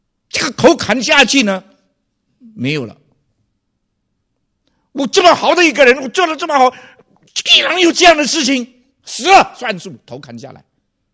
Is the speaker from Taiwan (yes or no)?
no; China; 岁寒三友，我们中国人说了